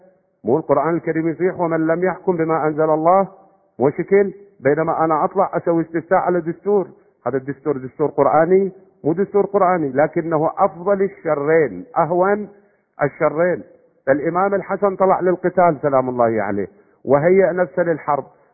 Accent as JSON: {"language": "Arabic", "country": "Iraq", "said": "إحنا عندنا بالعراق الآن"}